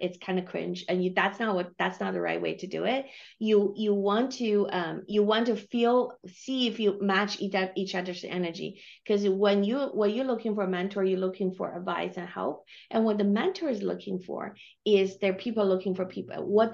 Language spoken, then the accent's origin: English; China; English is a second language; And I grew up in China, and then I barely spoke English